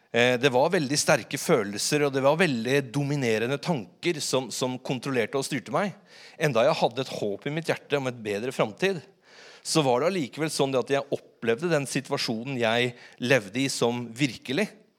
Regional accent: Innlandet, Norway; jeg vokste opp på Hadeland og når jeg var guttunge så pratet vi veldig bredt på Hadeland vi hadde en sånn dialekt som dette og når vi skulle sa ikke så sa vi itte

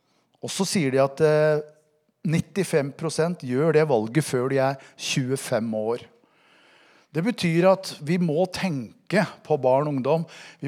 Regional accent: Innlandet, Norway; Bare det å flytte fra Skedsmokorset opp hit til Åsgreina, det var kultursjokk. Egentlig ikke, fordi at jeg kom fra Hadeland.

